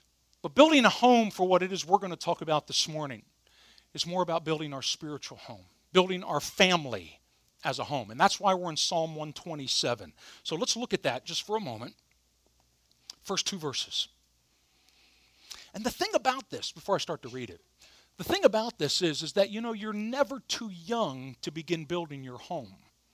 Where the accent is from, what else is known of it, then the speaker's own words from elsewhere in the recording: Claymont, Delaware, United States; I think of my home that I grew up in Claymont, Delaware, about an hour and a half or so from here.